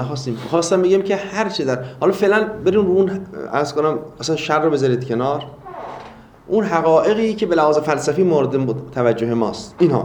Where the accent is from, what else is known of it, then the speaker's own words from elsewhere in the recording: North, Iran; من یادم دوران کودکیمون بود فکر میکنم نوجوانی تو شمال، خب معمولا مرغ خروس زیاد دارن توی خونه ها